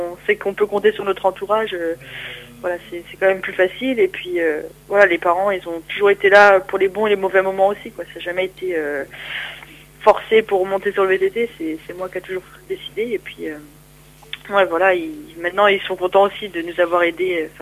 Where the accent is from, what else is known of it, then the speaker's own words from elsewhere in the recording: Saint-Brieuc, Brittany, France; Donc, je suis originaire de Saint-Brieuc, exactement, en Bretagne.